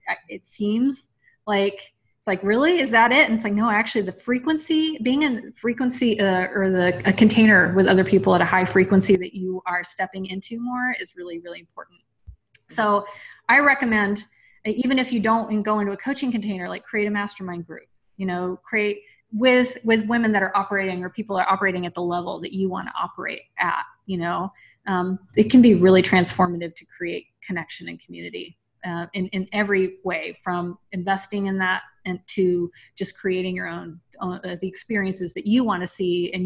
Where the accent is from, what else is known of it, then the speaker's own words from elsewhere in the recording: Mississippi, United States; I came from a place, I had some really dear friends growing up in Mississippi